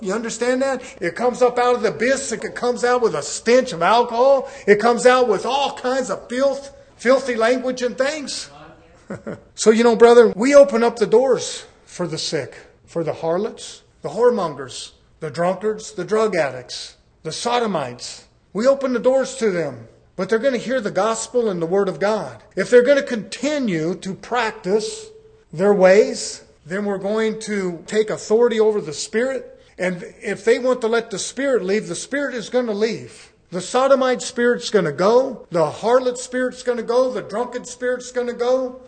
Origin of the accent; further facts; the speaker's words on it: United States; Well, I was born in the United States. I've been raised up in the United States.